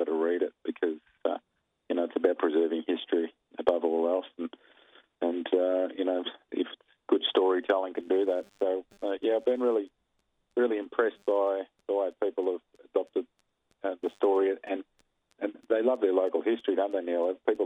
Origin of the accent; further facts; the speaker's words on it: Seaford, Victoria, Australia; where I grew up in Seaford, it's you know, it's an outer suburb of Melbourne, but it's got a community about it.